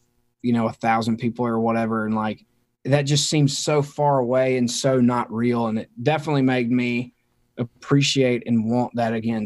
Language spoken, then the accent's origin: English; Mississippi, United States; I grew up, and there's 7,000 people just like me in my hometown. And there are, 100 towns just like that in Mississippi.